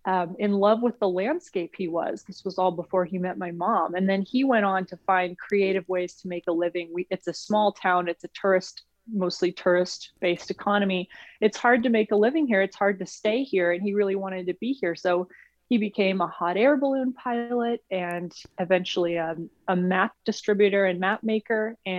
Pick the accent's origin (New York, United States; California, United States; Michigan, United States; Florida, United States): California, United States; Bishop; also born or lived in Minnesota; I live in Bishop now, I live in my hometown, and it was a difficult homecoming.